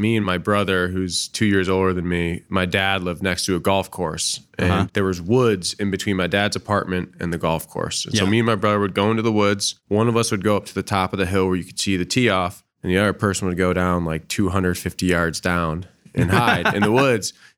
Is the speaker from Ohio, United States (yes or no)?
yes; Cleveland, Ohio, United States; born there; So I was born in Cleveland and I went to Ohio State. I was born on the west side of Cleveland in 1990.